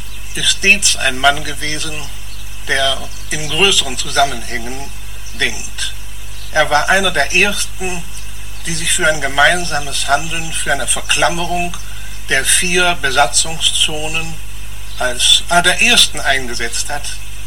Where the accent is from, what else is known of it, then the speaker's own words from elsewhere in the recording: Bremen, Germany; wenn wir uns als Bremer fragen